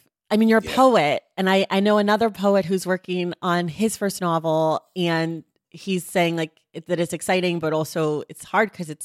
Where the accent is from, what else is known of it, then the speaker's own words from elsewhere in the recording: Oakland, California, United States; We're both from Oakland.